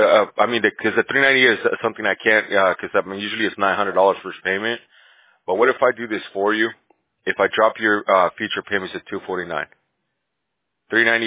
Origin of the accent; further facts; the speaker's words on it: Bolivia; I'm Bolivian. I'm from South America. I speak Spanish, but I mean, my kids they're hardly speak any Spanish.